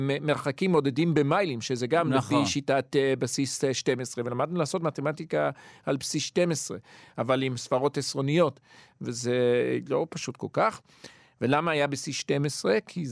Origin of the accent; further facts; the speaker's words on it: England, United Kingdom; Hebrew is a second language; אני גדלתי באנגליה, אני למדתי באנגליה לא לפי השיטה העשרונית.